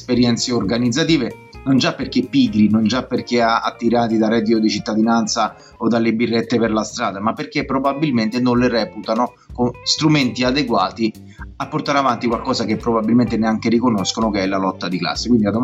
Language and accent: Italian; Rome, Lazio, Italy; accent: Roman; abito a Roma, si deduce dal mio accento